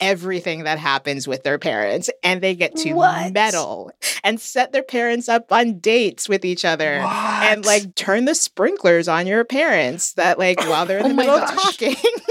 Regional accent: Connecticut, United States; I'm from Connecticut, and yes. I grew up at the time when the UConn Huskies women team was like unstoppable, basically.

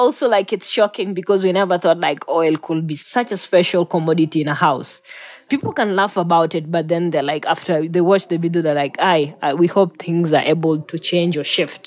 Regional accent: Kibra, Nairobi, Kenya; I think for us, we were born and raised in Kibra

